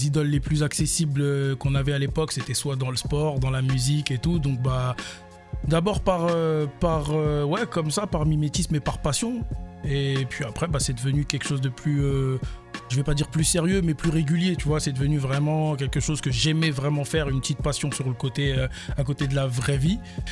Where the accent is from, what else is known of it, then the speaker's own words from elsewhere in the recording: Orléans, Centre-Val de Loire, France; born there; now in Tours, France; Je suis né à Orléans, ouais, je suis né à Orléans et ça fait maintenant 20 ans quasiment que je suis à Tours. Du moins la première fois que je suis arrivé à Tours c'était en 2001.